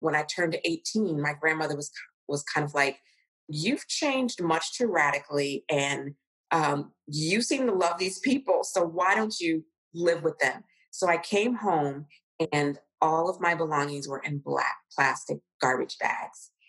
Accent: Cincinnati, Ohio, United States; Yes, I was raised in Cincinnati, Ohio, Southern Ohio. And so with a grandmother and a great grandmother.

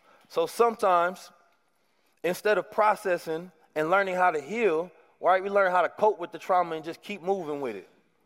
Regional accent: Oakland, California, United States; You know, growing up in Oakland has been a blessing for me.

